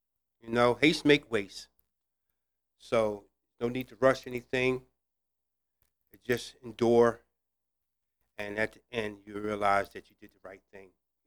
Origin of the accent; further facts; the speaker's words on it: Willingboro, New Jersey, United States; I'm from Jersey, a little town called Willingboro.